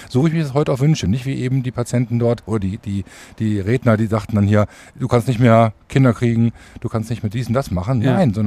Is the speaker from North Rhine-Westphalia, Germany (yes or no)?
yes; Mönchengladbach, North Rhine-Westphalia, Germany; also born or lived in Düsseldorf; now in Bad Oeynhausen, Germany; Ich komme ursprünglich aus Mönchengladbach, also vom Rheinland, habe aber dann in Düsseldorf studiert und bin jetzt seit über 20 Jahren, nächstes Jahr fast 25 Jahre in Bad Oeynhausen, also aus Westfalen-Lippe und habe auch da seit 2007 meine Praxis.